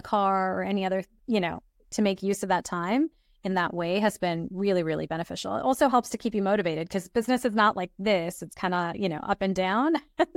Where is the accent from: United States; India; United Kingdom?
India; So for example, I'm from India.